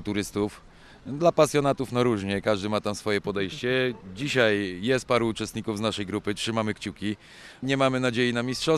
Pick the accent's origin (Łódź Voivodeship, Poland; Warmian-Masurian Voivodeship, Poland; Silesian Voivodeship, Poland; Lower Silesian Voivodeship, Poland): Warmian-Masurian Voivodeship, Poland; Jak już się przeprowadziłem, bo jestem chłopakiem z Mazur, przeprowadziłem się tutaj nad morze